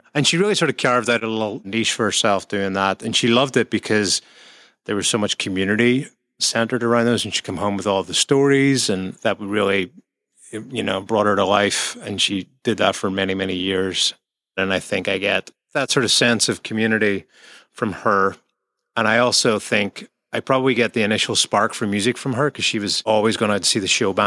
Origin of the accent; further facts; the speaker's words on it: Derry, Northern Ireland, United Kingdom; So I was born in 1976 in Derry, in Northern Ireland. And I grew up as a child through the 80s, with certainly the Troubles as a backdrop.